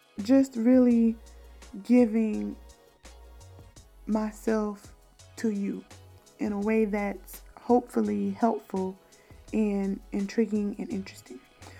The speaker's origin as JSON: {"language": "English", "town": "Camden", "region": "South Carolina", "country": "United States", "said": "I'm originally from Camden, South Carolina. Woot woot, 803 raised me, which is a small town right outside of Columbia, South Carolina, which is the capital."}